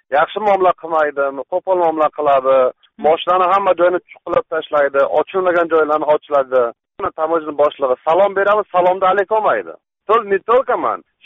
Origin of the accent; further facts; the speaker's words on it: Afghanistan; born there; Tug'ilgan joyimiz Afg'oniston, fuqaroligimiz Qozog'iston. O'zimiz Qozog'imizda, Shirvon viloyatidan.